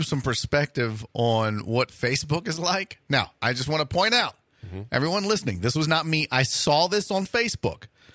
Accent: Spring, Texas, United States; And Spring, Texas?

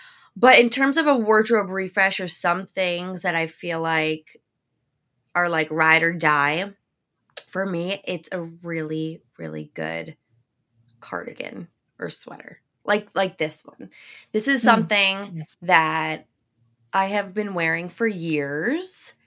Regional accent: New Jersey, United States; But I grew up in Monmouth County, which is like 25 minutes. Like where I grew up is like 25, 30 minutes from the beach.

